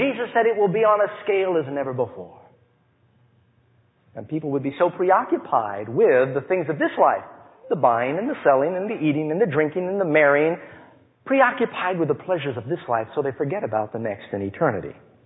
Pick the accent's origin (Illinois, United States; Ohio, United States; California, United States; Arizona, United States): California, United States; Burbank; Now, I was born in Burbank, and I remember my father taking me around and showing me Tujunga, where I lived with my grandparents, and there were fields everywhere.